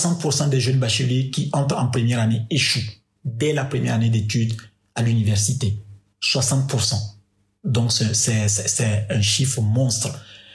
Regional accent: Togo; Je leur ai dit que j'étais doctorant, je venais du Togo.

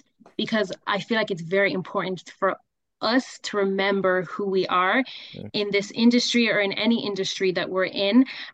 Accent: Cameroon; To be honest, I'm not Nigerian. I am Cameroonian.

